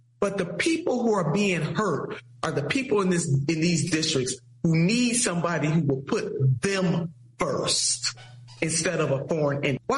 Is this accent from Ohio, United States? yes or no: yes; Ohio, United States; So it didn't matter to them that one of every two children in my home state go to bed hungry at night.